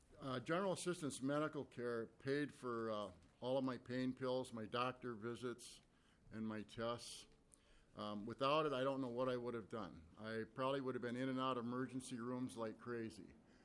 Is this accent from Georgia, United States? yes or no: no; Saint Paul, Minnesota, United States; I'm a lifelong resident of Minnesota, and I grew up here in the city of St. Paul. I'm from the West 7th Street area, and I'm a graduate of Monroe High School.